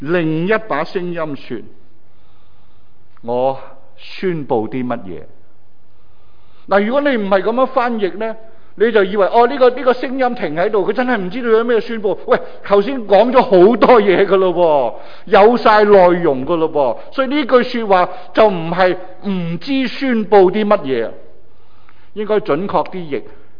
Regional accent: Hong Kong; 我们香港人

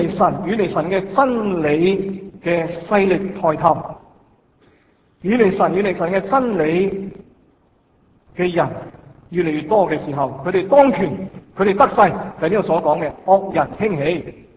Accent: Hong Kong; 我们香港人

